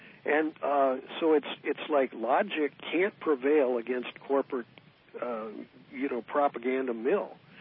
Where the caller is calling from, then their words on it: San Francisco, California, United States; Oh, hey, morning. Yeah, I'm the guy from San Francisco.